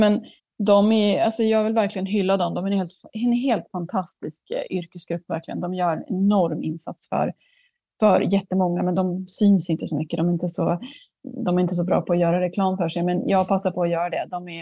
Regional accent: Sweden; jag är ändå från Sverige.

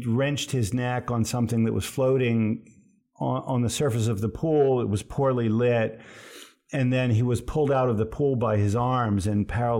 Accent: Absecon, New Jersey, United States; born there; Where I was born is a little town called Absecon.

